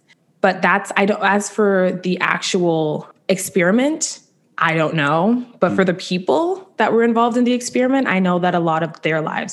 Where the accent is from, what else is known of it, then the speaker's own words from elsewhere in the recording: Toronto, Ontario, Canada; was raised in a very Jamaican home. So there was weed everywhere. And I'm also from Jane and Finch.